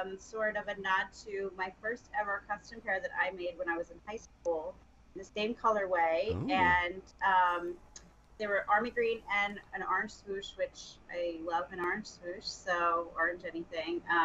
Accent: Long Island, New York, United States; also born or lived in Brooklyn; When I was a kid and I moved from Brooklyn to Long Island

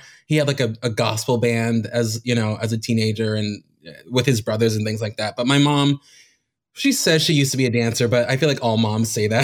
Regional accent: Miami, Florida, United States; I was born and raised in Miami.

